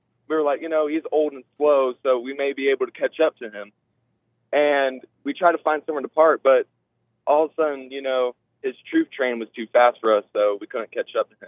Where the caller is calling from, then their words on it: Virginia, United States; I said, I'm calling from South Carolina. Well, I'm in Virginia right now, but we're calling from separate sides. I'm calling from Virginia